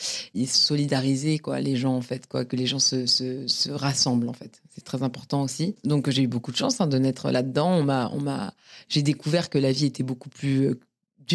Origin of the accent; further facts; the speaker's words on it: Paris, Île-de-France, France; Je suis née à Paris. Je crois que quand je suis née, on était dans le 14e, je crois, ou dans le 5e, je sais plus. Et j'ai grandi à Paris. Je suis vraiment une Parisienne pure souche, quoi.